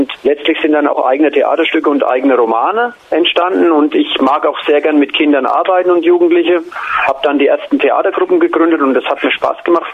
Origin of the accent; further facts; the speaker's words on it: Nuremberg, Bavaria, Germany; ich komme aus Nürnberg, bin 49